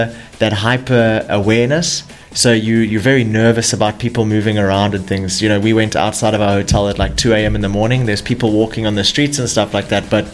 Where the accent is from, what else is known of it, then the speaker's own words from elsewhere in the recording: South Africa; You know, as a South African, you know, being able to go places like if you go to Joburg, if you go to Cape Town, us South Africans, we're super hyper aware.